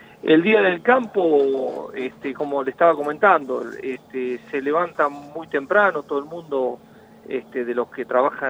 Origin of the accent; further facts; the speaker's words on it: Orense, Buenos Aires Province, Argentina; primeramente yo soy de Orense, acá un pueblo de 2.500 habitantes, provincia de Buenos Aires, partido de Tres Arroyos.